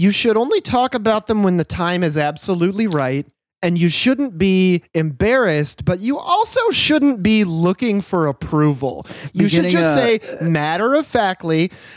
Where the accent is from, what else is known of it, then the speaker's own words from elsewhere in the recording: Michigan, United States; I grew up in Michigan and this is all I know.